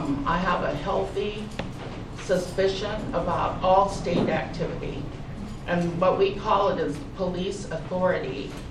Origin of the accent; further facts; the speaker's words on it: Hawaii, United States; I'm a Hawaiian, and I live there